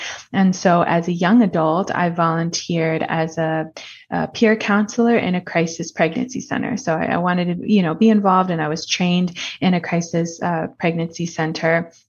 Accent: Bronx, New York, United States; born there; So I was born in the Bronx, and God put a burden on my heart.

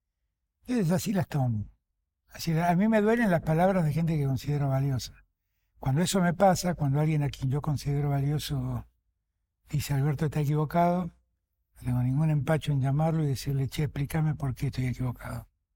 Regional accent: Argentina; Nosotros como argentinos debemos revisarnos en eso, ¿no?

